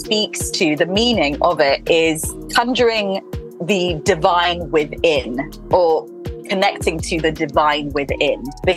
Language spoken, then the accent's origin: English; Nigeria; Coming from a part of the world where we, Ghana and Nigeria, held two of the biggest ports. So as a Nigerian, where all Nigerians were taken, I consider my ancestral lands.